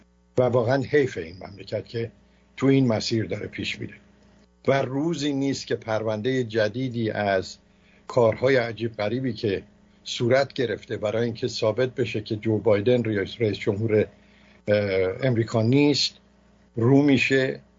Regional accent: Iran; موضوعی که بسیار برای من به عنوان یک ایرانی

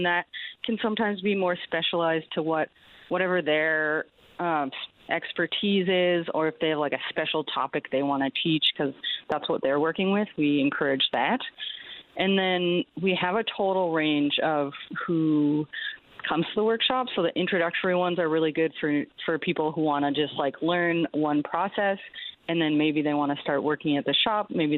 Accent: Montreal, Quebec, Canada; Okay, so I am originally from Montreal, born and raised.

